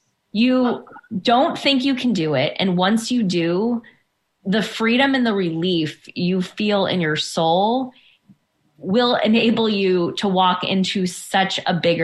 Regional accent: Boston, Massachusetts, United States; And I have seen them, and I'm in an entrepreneurial group in my hometown in Boston with about 50 different women.

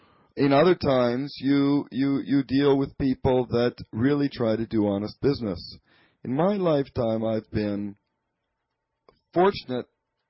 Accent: Canada; I grew up in Canada, a big farm, and with a very loving family.

